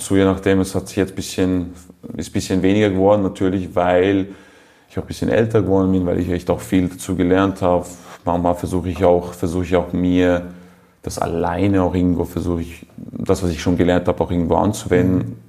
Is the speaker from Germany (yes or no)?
no; Switzerland; in die Schweiz gehen, in meine Heimat.